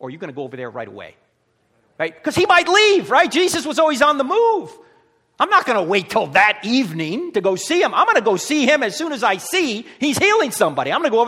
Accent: New Jersey, United States; now in Charlotte, United States; I used to live in New Jersey. Can you tell? That's where I'm from. I'm originally from New Jersey.

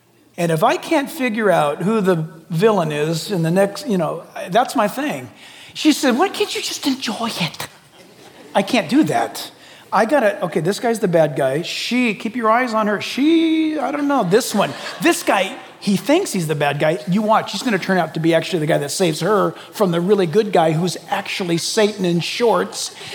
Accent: United States; I'm not just saying this because I'm an American.

